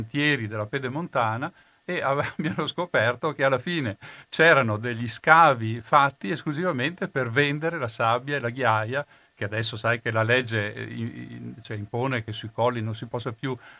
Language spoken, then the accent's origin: Italian; Trentino-Alto Adige, Italy; born there; Io sono nato in Valsugana